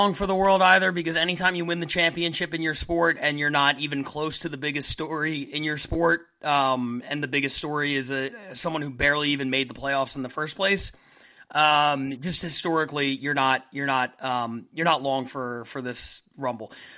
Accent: United States; maybe it's because I'm American and he's not

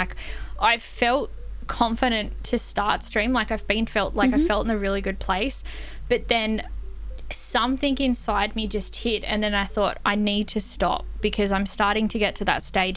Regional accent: Australia; That one stumped me, and I'm Australian.

